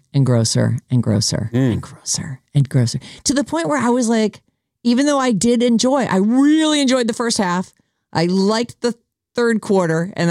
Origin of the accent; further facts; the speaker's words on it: United States; because I'm an American. I only know one language.